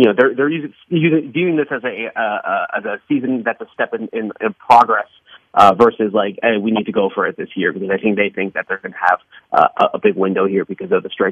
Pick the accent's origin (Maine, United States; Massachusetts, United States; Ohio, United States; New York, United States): Massachusetts, United States; Boston; I'm a Boston Red Sox fan. I'm from Boston.